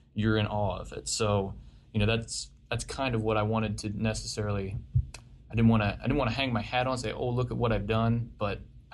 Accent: Ohio, United States; it's a county that's adjacent to where I grew up in Washington County, Ohio.

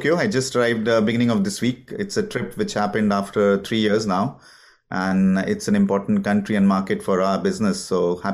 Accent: India; moved away as an adult; I'm an Indian. I was born in India. So a big part of my life, I would say, until, if I remember correctly, until early 2000, I've been in India.

